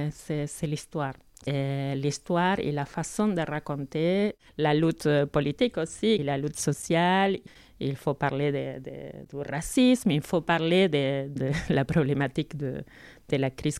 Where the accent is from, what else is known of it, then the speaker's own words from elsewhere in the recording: Italy; French is a second language; Et comme je suis italienne moi-même et j'ai vécu beaucoup des années en Italie